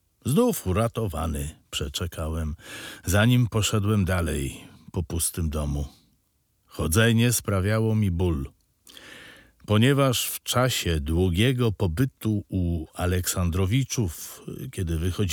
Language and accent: Polish; Warsaw, Masovian Voivodeship, Poland; Z tego co pamiętam, urodziłem się w Warszawie, daty nie znam. Ustalono ją na podstawie postanowienia sądu. Urodziłem się na ulicy Ceglanej w Warszawie. Mieszkałem na Dzielnej z rodzicami.